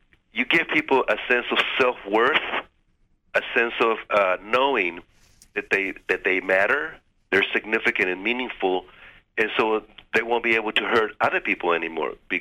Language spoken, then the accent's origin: English; San Francisco, California, United States; I grew up in San Francisco at a time when it was ground zero for consciousness revolution and expansion.